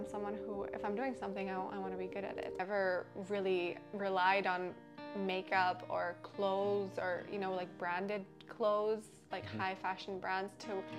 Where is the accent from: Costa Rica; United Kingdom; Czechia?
Czechia; I think growing up in the Czech Republic, Miss Czech Republic was a big deal.